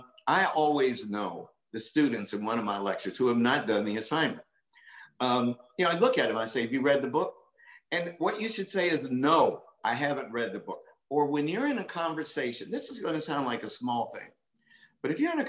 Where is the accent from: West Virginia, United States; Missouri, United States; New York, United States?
West Virginia, United States; And, you know, they don't like me because I'm from West Virginia.